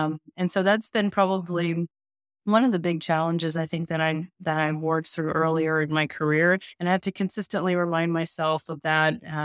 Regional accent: United States; I grew up in America, was born and brought up as an American, but I have an Indian heritage.

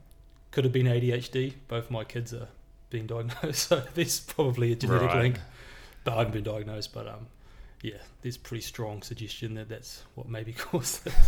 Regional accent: Auckland, New Zealand; I went to Linfield College, so it was West Auckland and Mangakiki Golf Course. So you kind of just 10-minute walk from school and leave your clubs there. And so it's a pretty good way to kind of grow up.

